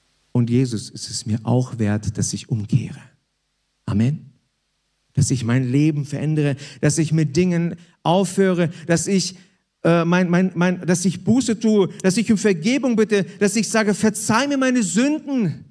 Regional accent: Hanover, Lower Saxony, Germany; wisst ihr, wir kommen ja aus Hannover.

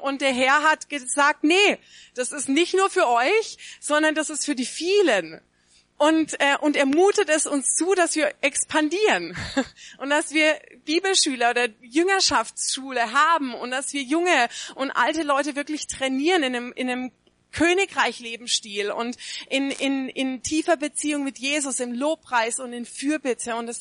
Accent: Karlsruhe, Baden-Württemberg, Germany; now in Augsburg, Germany; Ich komme eigentlich aus Karlsruhe, also ist gar nicht so weit von hier. Schöne Baden-Württemberg. Ich bin wieder so ein bisschen in der Heimat.

